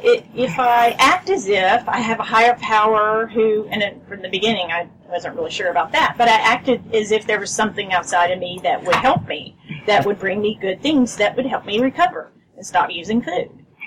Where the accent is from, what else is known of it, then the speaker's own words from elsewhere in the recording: Austin, Texas, United States; I'm from Austin.